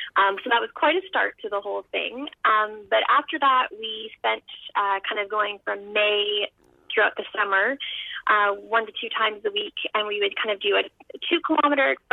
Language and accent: English; Kingston, Ontario, Canada; also born or lived in Ottawa Valley; growing up in the Ottawa Valley and then in Kingston